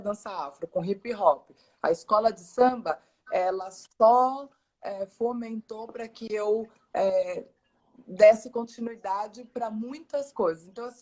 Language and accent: Portuguese; São Paulo, Brazil; eu não sou da Bela Vista, eu sou de Itaquera, né? Piranga e Itaquera.